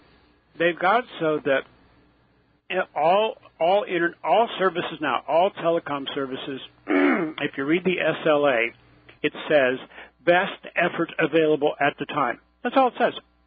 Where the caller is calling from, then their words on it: Canada; So, I'm calling from Canada